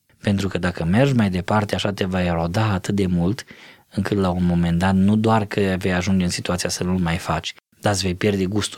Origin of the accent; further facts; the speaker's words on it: Romania; noi ca români